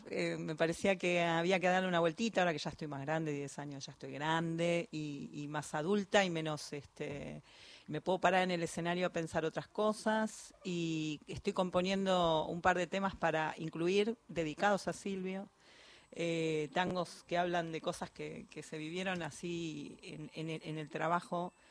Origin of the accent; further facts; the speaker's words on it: Avellaneda, Buenos Aires Province, Argentina; me crié en un ambiente industrial, me crié en Avellaneda, no me crié en una estancia con las calandrias, sino en un ambiente de fábrica, de humo, de rieles y de mucho aceite.